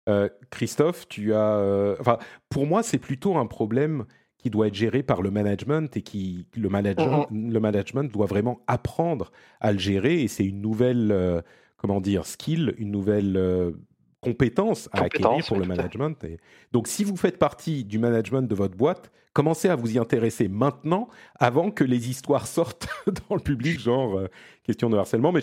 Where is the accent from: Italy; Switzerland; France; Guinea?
Italy